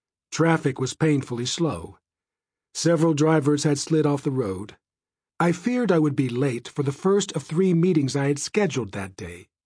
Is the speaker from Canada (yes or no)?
no; Bangladesh; moved away as an adult; now in United States; As a child growing up in Bangladesh, I never dreamed that I would enjoy the life I've lived. After moving thousands of miles away to start a new life in the United States